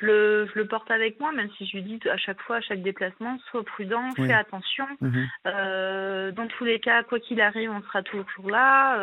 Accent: South-West France, France; ma famille est à 1000 km de là où nous habitons. Nous sommes originaires du sud-ouest de la France.

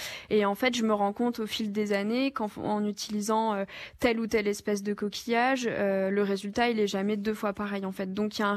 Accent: Pont-à-Mousson, Grand Est, France; born there; Je suis lorraine d'origine, donc je rigole. Je suis née à Pont-à-Mousson

